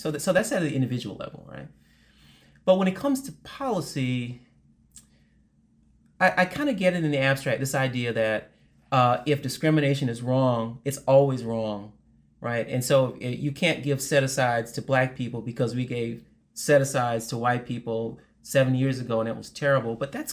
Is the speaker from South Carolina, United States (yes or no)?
yes; South Carolina, United States; and I'm from that culture in a way, I'm from South Carolina, people will find that comforting.